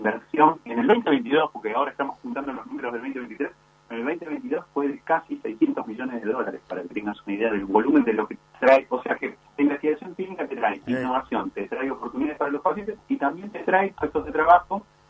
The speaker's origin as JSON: {"language": "Spanish", "country": "Argentina", "said": "la aspiración que tiene uno como argentino"}